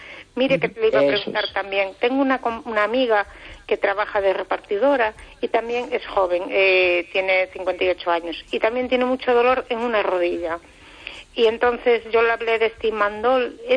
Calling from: Vigo, Galicia, Spain

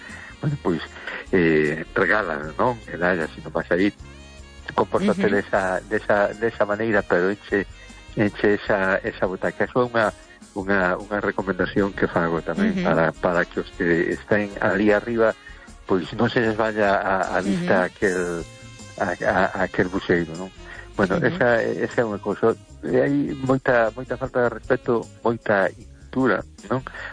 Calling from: A Coruña, Galicia, Spain; de Coruña.

